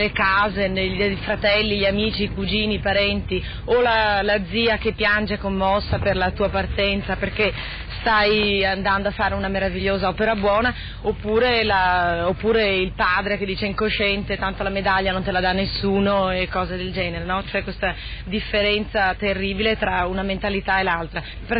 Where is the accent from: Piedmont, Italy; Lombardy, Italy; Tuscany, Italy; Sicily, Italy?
Lombardy, Italy; Milan; anche da Milano, per esempio, da dove vengo io